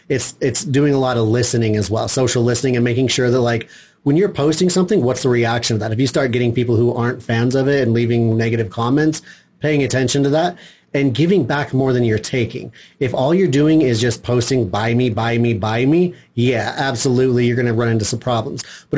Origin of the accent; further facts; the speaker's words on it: Heber City, Utah, United States; Yeah, so I'm from Heber City, and I run a little company, Timp Top Local Marketing.